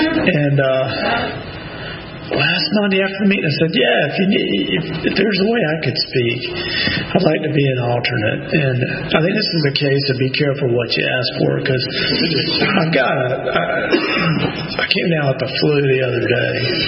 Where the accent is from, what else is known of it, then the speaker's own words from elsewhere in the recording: Birmingham, Alabama, United States; born there; And anyway, I was born in Birmingham, Alabama, October the 14th, 1953.